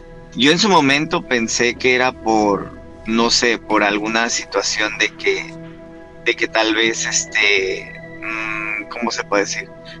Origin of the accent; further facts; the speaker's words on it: Oaxaca, Mexico; Yo soy de Oaxaca, de la ciudad de Oaxaca, y soy de la Sierra Juárez, de la Sierra Norte de Oaxaca.